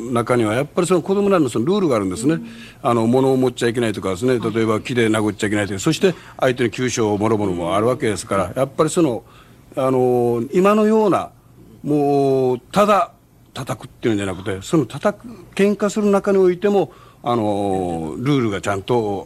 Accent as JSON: {"language": "Japanese", "town": "Ishigaki", "region": "Okinawa", "country": "Japan", "tie": "born or raised there", "said": "石垣市あざ石垣です。"}